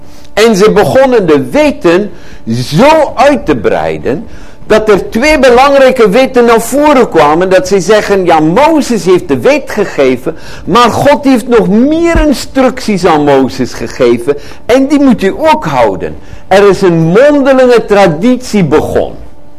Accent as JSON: {"language": "Dutch", "country": "Netherlands", "said": "En dan hebben wij, bemerk ik, als Nederlanders een manier van omgaan met regels en weten en voorschriften die zo'n beetje rubber is"}